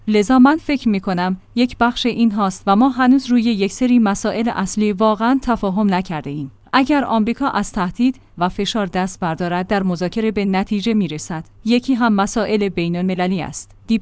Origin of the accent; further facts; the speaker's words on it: Iran; من به سهم خودم و به عنوان یک ایرانی